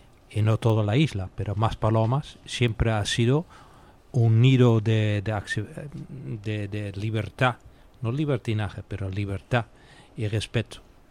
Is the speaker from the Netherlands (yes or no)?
yes; Netherlands; Spanish is a second language; Yo soy holandés y casi se puede comparar con lo que está pasando en Ámsterdam